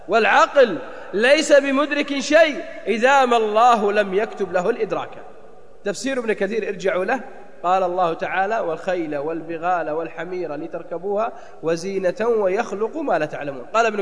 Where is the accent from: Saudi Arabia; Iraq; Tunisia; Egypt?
Saudi Arabia; Jeddah, Makkah Province; لو عندنا في جدة واحد ينام 3 شهور